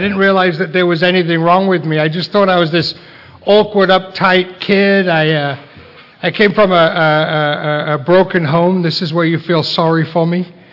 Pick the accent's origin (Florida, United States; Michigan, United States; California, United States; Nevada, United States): Nevada, United States; Las Vegas; I am from Las Vegas, and my home group is Connect the Dots.